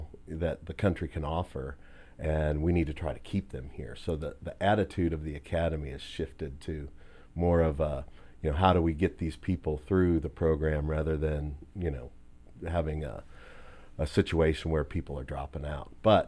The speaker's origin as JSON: {"language": "English", "region": "Illinois", "country": "United States", "tie": "born or raised there", "said": "I grew up in central Illinois, in a college town where Illinois State is."}